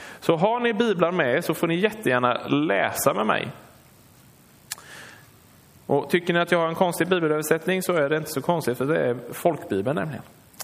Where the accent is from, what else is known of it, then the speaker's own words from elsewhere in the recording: Skede, Jönköping County, Sweden; De bor i Skede. Någon som vet var Skede ligger någonstans? Några stycken. Där kommer jag ifrån.